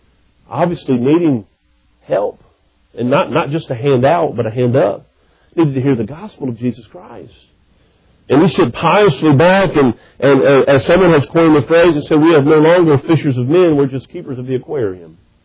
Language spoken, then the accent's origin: English; Cincinnati, Ohio, United States; Now, I'm from the city. I grew up in Cincinnati for 31 years and didn't know a whole lot.